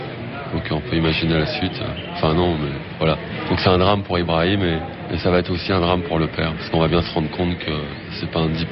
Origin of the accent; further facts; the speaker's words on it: France; bien que je sois né et que j'ai grandi en France